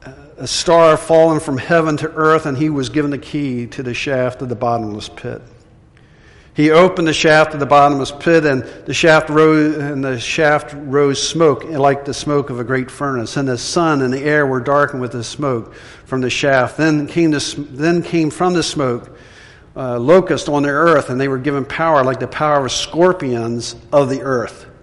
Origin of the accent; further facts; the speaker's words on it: Maryland, United States; Where I grew up in Southern Maryland, it could be a sunny day and something would go wrong and you'd lose power for hours.